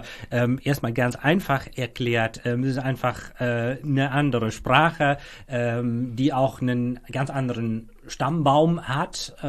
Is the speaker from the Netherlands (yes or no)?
yes; Friesland, Netherlands; German is a second language; ja, wie die meisten wahrscheinlich schon hören können, ich komme aus den Niederlanden und ich habe den größten Teil meines Lebens in der Provinz Friesland verbracht. Inzwischen wohne ich schon wieder eine ganze Weile in der Provinz Groningen